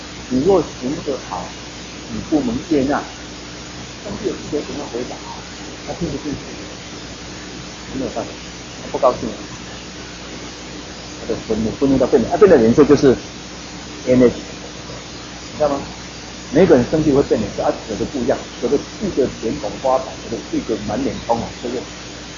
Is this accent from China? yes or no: no; Taiwan; 我们台湾人常常都拜拜